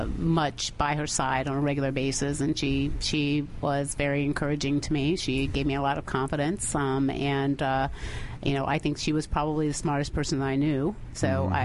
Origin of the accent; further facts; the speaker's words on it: Manassas, Virginia, United States; Manassas, Virginia.